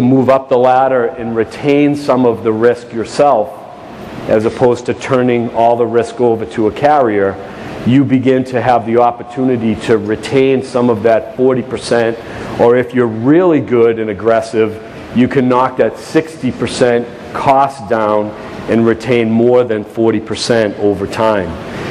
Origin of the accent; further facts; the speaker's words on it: Boston, Massachusetts, United States; accent: Boston; I come from Boston, so I have a little bit of a geographic disability.